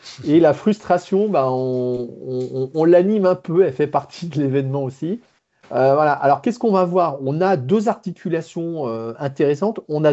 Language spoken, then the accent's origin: French; Brittany, France; puisqu'on est breton, on est dans le Grand Ouest.